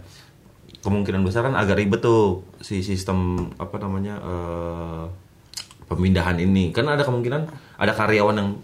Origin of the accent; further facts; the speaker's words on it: Jakarta, Indonesia; born there; sorry, gua lahir di Jakarta, bro.